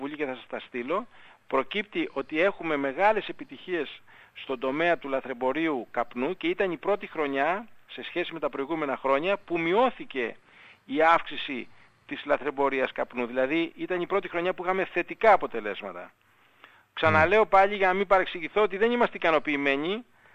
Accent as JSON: {"language": "Greek", "country": "Greece"}